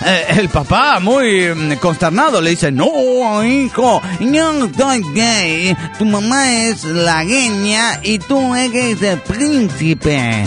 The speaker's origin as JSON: {"language": "Spanish", "region": "Guanajuato", "country": "Mexico", "said": "de Guanajuato."}